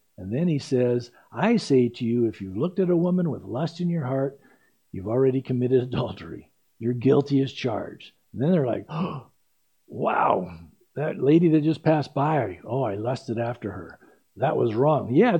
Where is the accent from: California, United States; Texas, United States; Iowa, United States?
California, United States; San Diego; You know, I dealt with a lot of road rage when I grew up in San Diego.